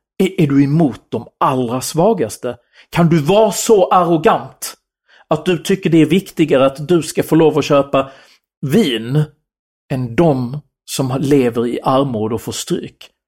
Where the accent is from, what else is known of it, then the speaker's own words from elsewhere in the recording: Skåne, Sweden; Som skåning så bor vi ju nära Köpenhamn.